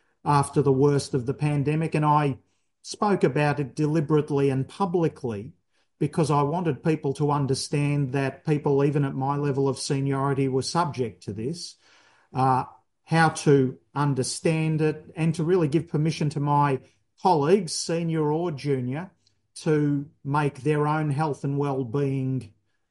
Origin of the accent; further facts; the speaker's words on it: Sunshine, Victoria, Australia; I'm 55 years old now, and I was born in Sunshine in Melbourne's West. I had, if you like, the experience of growing up in a village. West Sunshine had a strong Maltese community, many migrants. My dad was a migrant.